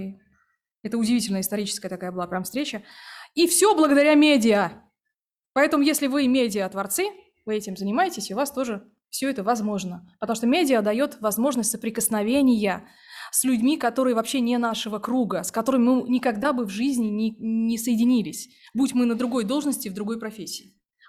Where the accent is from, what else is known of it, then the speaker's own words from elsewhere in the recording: Kursk, Kursk Oblast, Russia; now in Oryol, Russia; Я работала в Орле, а сама я из Курска. В Курске начинала свою профессиональную деятельность, а потом, когда вышла замуж, уехала в Орел